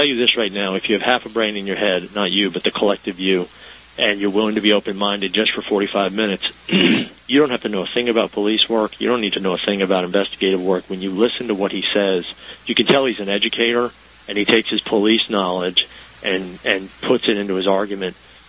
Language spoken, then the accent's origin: English; Florence, South Carolina, United States; No, I'm from Florence.